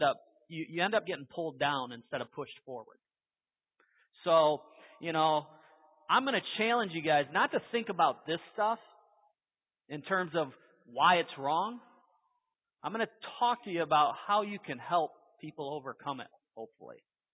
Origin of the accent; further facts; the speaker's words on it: Cass City, Michigan, United States; I grew up here in Cass City, Michigan. Went to Cass City High School.